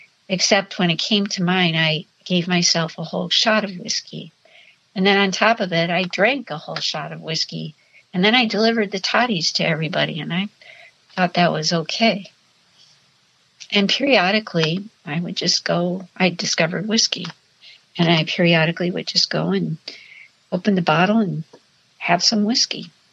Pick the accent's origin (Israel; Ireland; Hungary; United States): Ireland; I'm Irish.